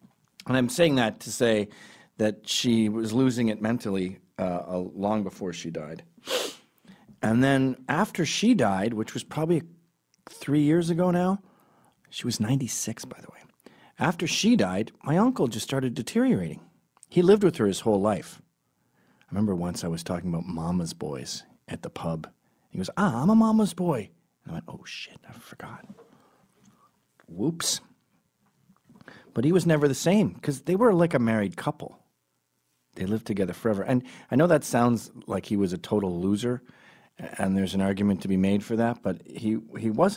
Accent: Glasgow, Scotland, United Kingdom; also born or lived in England; I grew up in Glasgow. My parents are Glaswegian. I was born in England, but I would go to Scotland every summer and spend a lot of time with my gran

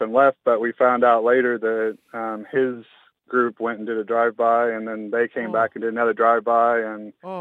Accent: United States; moved away; Actually, I grew up in the States, so I had a friend who was the local leader of a pretty serious gang.

